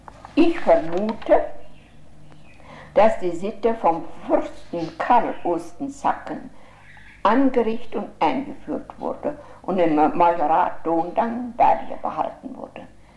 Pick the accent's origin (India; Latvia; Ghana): Latvia; Courland; Ihnen noch etwas aus meiner Heimat Kurland erzählen.